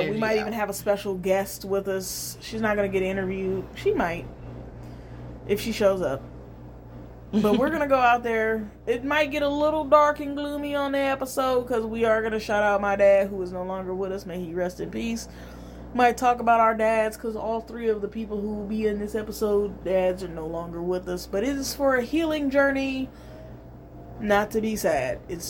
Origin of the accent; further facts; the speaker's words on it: Nigeria; I'm Nigerian, motherfucker.